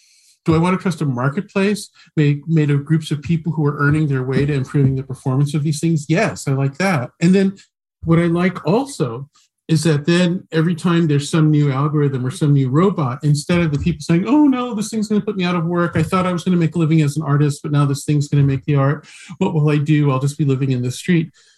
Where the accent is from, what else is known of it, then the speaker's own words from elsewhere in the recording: United States; Well, as an American, I always look at, like, what is this royal family?